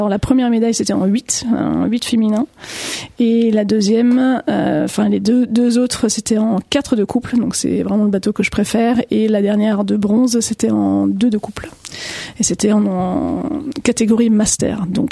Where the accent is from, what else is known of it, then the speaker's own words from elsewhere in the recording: Cergy, Île-de-France, France; also born or lived in Pontoise; Je suis née à Pontoise et j'ai grandi à Cergy, pour le coup, donc juste à côté. Et j'ai toute ma vie là-bas, en tant qu'adolescente, jusqu'à ce que je parte à l'université en Angleterre